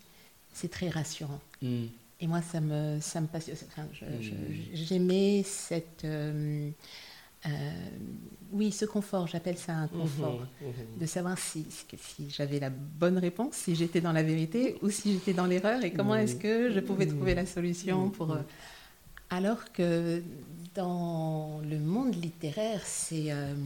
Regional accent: Dakar, Senegal; Alors, je suis née, j'ai grandi à Dakar.

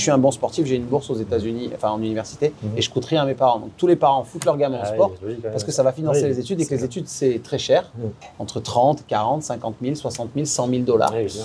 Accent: France; accent: French; deux jeunes Frenchies, on est arrivé là-bas en dehors d'avoir notre accent français

